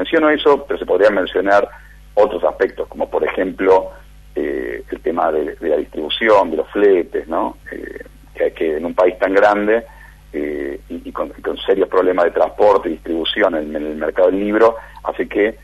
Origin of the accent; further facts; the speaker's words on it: Córdoba, Argentina; Digo, interior, yo soy cordobés, digo, a mí nunca me cerró la palabra interior